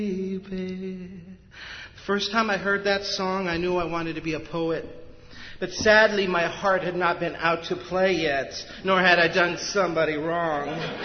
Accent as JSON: {"language": "English", "town": "Los Angeles", "region": "California", "country": "United States", "tie": "born or raised there", "said": "tell you some stories about growing up in Los Angeles and some of the experience of being here."}